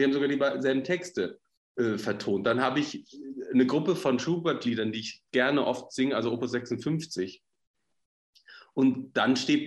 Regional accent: Hamburg, Germany; Ich meine, als Hamburger unbedingt auch Gänsemarktoper sowieso, ne?

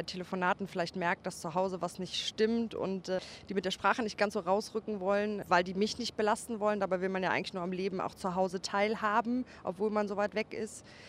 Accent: Cologne, North Rhine-Westphalia, Germany; Ja, dann grüße ich mal die Stadt Köln, insbesondere mein Heimatdorf Porz.

